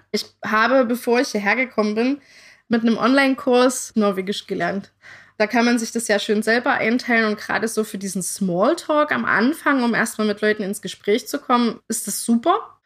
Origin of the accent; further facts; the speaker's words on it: Germany; moved away; Wir als Deutsche